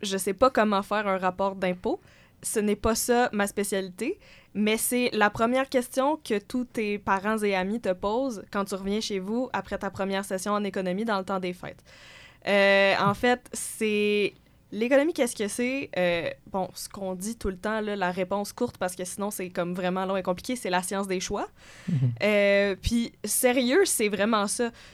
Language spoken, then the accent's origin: French; Sherbrooke, Quebec, Canada; moi, j'ai grandi à Sherbrooke, mais j'ai décidé d'aller au cégep à Québec